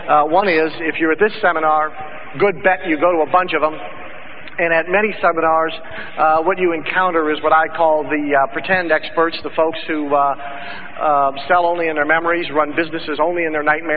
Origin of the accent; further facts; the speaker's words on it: Midwest, United States; I grew up in the Midwest where we have coal mining